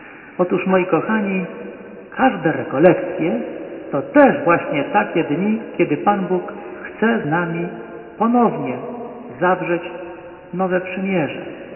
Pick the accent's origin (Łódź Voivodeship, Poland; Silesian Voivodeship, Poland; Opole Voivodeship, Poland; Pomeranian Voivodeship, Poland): Pomeranian Voivodeship, Poland; Rumia; w Rumi, skąd pochodzę, powiedzieli, że chcą być ze sobą na dobre i na złe.